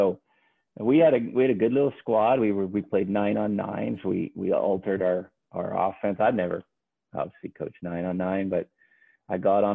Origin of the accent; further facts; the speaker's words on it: United States; So as an American, obviously we all knew Wayne.